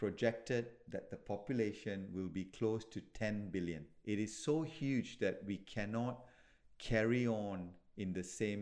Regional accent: Kuala Lumpur, Federal Territory of Kuala Lumpur, Malaysia; So when I was a little boy growing up in Kuala Lumpur, where I'm from, Kuala Lumpur in Malaysia

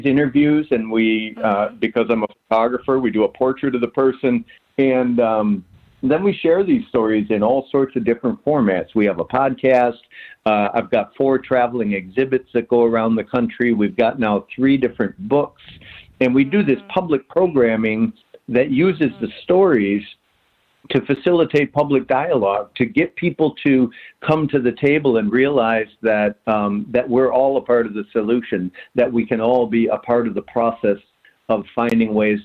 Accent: Minnesota, United States; because I'm from Minnesota and that's how we talk.

